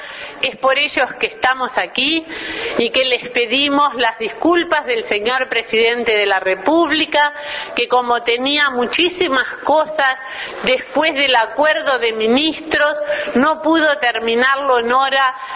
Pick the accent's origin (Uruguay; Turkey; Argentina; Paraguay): Uruguay; Mucha satisfacción como mujer uruguaya